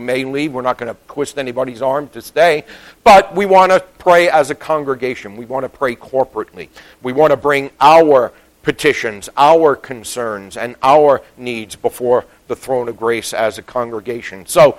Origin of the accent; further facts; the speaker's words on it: Bronx, New York, United States; I was like, "No, I'm from the Bronx. Forget about milking cows."